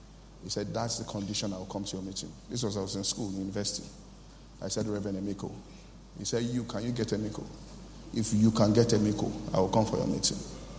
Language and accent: English; Ibadan, Oyo, Nigeria; because I grew up in Ibadan.